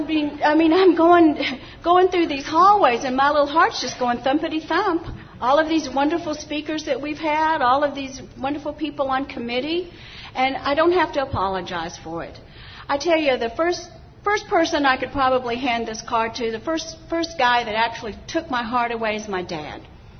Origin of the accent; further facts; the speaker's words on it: Texas, United States; Now, I grew up in West Texas, pre-desert, kind of like this, but actually not as, it's a lot more flat. It's like totally flat.